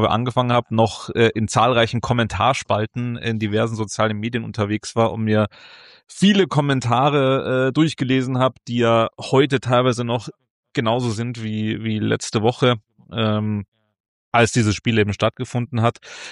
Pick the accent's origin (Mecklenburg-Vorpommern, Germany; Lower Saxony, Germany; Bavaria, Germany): Bavaria, Germany; Munich; wir als Münchner